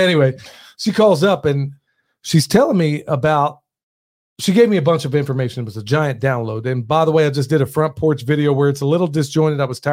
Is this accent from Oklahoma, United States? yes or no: yes; Oklahoma, United States; I grew up in Oklahoma, okay? Tornadoes are a reality there.